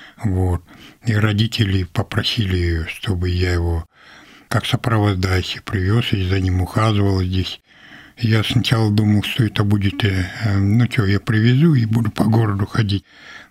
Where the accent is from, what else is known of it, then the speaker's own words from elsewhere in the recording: Pevek, Chukotka Autonomous Okrug, Russia; Я приехал из Чукотки.